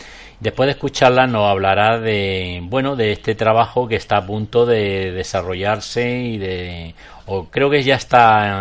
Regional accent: Granada, Andalusia, Spain; accent: Andalusian; yo tengo un habla porque soy andaluz, soy de Granada, soy paisano tuyo prácticamente, tú eres de Almería.

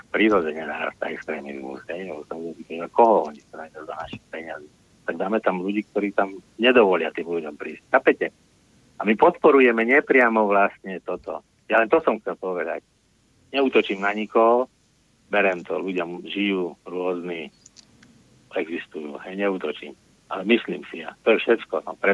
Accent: Bratislava, Bratislava Region, Slovakia; ja som Bratislavčan, 50 rokov. Žijem tu 50 rokov

